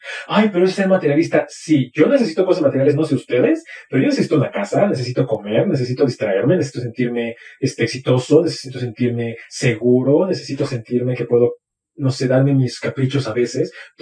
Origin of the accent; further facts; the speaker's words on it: Mexico; soy un hombre mexicano de 34 años, soy psicólogo, vivo en el centro, tengo cierta clase social